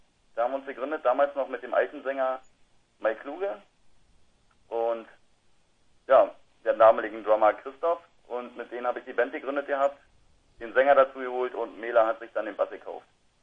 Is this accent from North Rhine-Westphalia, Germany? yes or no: no; Kloppo, Brandenburg, Germany; Also, wir kommen aus Kloppo, ein Dorf in der Uckermark bei Prenzlau.